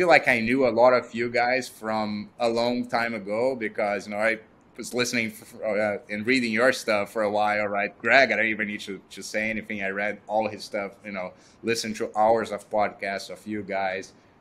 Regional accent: Brazil; English is a second language; I was born and raised in Brazil. So unfortunately, I got to live a lot of hyperinflation and confiscation of assets.

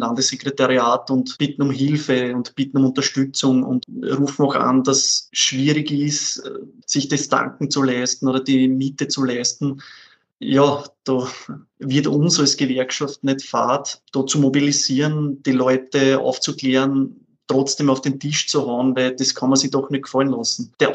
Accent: Burgenland, Austria; Mein Heimatland und ein wunderschönes Bundesland in Österreich.

